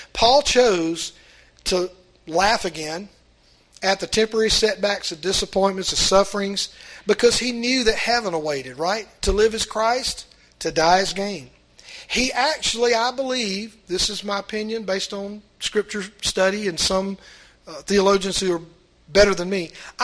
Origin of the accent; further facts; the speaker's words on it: So-So, Mississippi, United States; I'm from So-So, Mississippi.